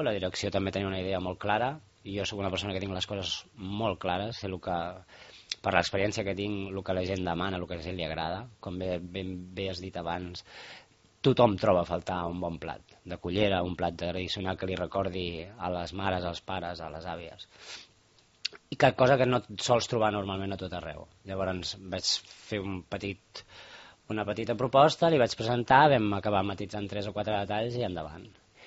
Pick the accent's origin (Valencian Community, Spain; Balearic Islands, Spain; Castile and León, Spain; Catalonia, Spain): Catalonia, Spain; sóc del Penedès, però no sóc gaire amant dels vins